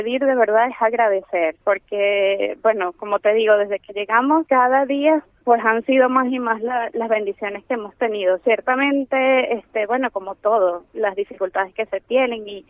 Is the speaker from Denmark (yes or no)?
no; Venezuela; now in Vigo, Spain; Yo vengo de Venezuela. Llegué aquí a Vigo aproximadamente el 21-22 de noviembre. Ya vamos a tener un año acá